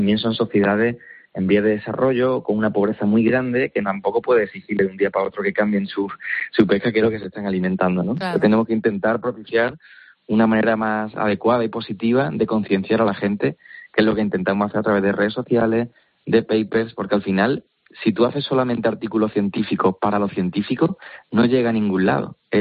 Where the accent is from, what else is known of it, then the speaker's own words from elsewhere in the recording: Málaga, Andalusia, Spain; yo que soy de Málaga, pues en la gastronomía andaluza es un plato muy típico